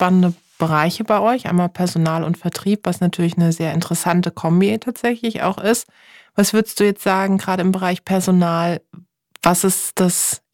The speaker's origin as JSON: {"language": "German", "town": "Karlsruhe", "region": "Baden-Württemberg", "country": "Germany", "tie": "born or raised there", "said": "Ich bin nämlich hier in Karlsruhe bei ihr, in der Organisation, in dem Unternehmen, liebe Colette, in meiner Heimatstadt."}